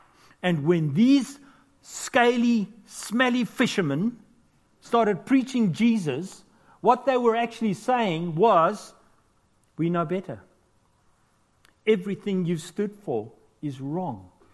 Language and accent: English; South Africa; I come from South Africa … when Afrikaans people used to speak to me